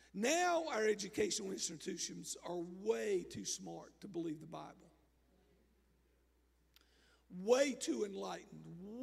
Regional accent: West Virginia, United States; I've been asked some interesting questions when folks find out I'm from West Virginia

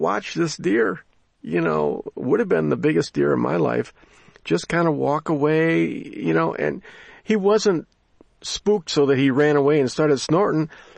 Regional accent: Barry County, United States; I'm from Barry County, so that's okay. I mean, grew up on roadkill.

